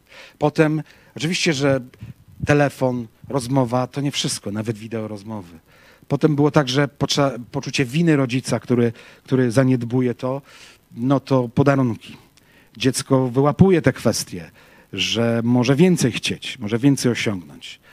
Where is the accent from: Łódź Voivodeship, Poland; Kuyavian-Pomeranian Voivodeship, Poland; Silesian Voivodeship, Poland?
Łódź Voivodeship, Poland; Łódź; ja byłem w Orze Łódź, bo ja z Łodzi pochodzę